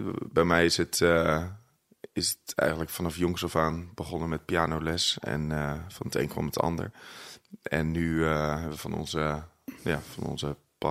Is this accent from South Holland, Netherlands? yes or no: yes; Waddinxveen, South Holland, Netherlands; ik kom uit Waddinxveen. Dat ligt naast Gouda.